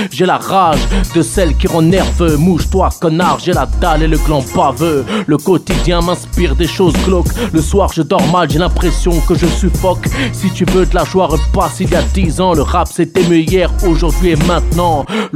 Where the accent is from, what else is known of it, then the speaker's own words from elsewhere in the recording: Aulnay-sous-Bois, Île-de-France, France; je viens d'Amérique latine. J'ai grandi à Aulnay, au 3000, pas loin de Blanc-Ménil.